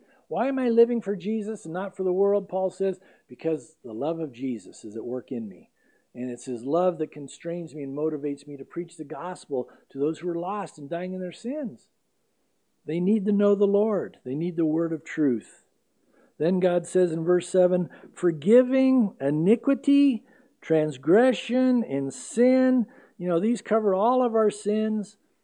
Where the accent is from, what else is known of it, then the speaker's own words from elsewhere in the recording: San Diego, California, United States; I'm from San Diego, and we got a lot of piers there